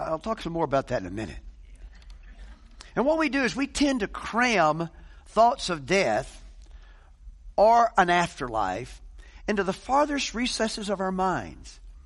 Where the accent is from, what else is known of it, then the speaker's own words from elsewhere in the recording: Oregon, United States; I mean, Larry and Bev and Ruth and I came from Oregon. I mean, they're ready to kill you up there anytime.